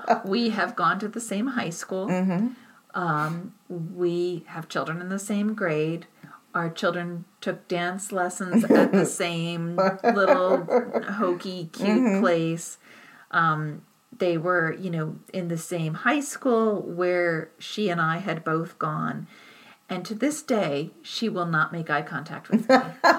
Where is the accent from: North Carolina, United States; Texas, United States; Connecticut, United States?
Connecticut, United States; Durham; I was at the Durham Fair, which is my hometown, and we have this really big fair every year, the state fair.